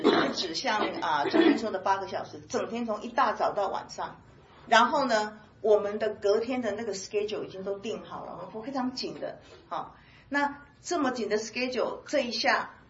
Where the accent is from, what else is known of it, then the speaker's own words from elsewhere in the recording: Taiwan; 我们是台湾人啊，讲厦门话